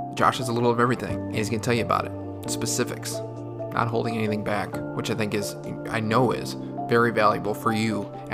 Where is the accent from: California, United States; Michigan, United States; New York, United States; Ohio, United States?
Michigan, United States; It might be because I'm from Michigan.